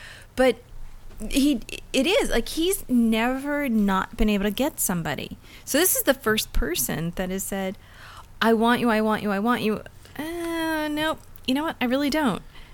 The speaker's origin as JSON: {"language": "English", "region": "New England", "country": "United States", "tie": "born or raised there", "said": "Honestly, I grew up in New England. It was all Zales."}